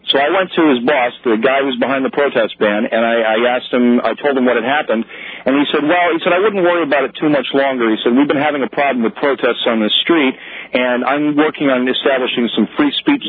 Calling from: Burlington, Vermont, United States; I'm calling from Burlington, Vermont, and there's a really disturbing new law that's been proposed here.

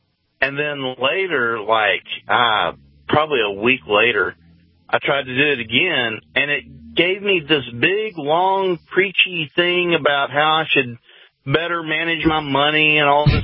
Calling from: Missouri, United States; Missouri.

